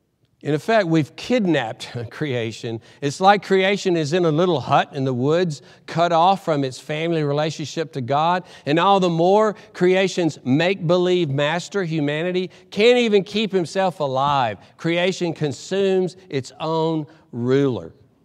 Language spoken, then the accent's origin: English; Alabama, United States; I grew up in Alabama, and we would go to the Birmingham Zoo